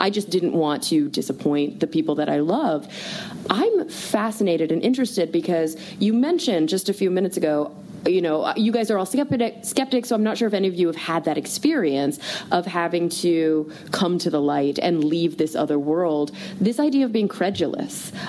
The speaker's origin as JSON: {"language": "English", "region": "Texas", "country": "United States", "tie": "born or raised there", "said": "I grew up in Texas, so when I came out as atheist, I didn't know that was a thing."}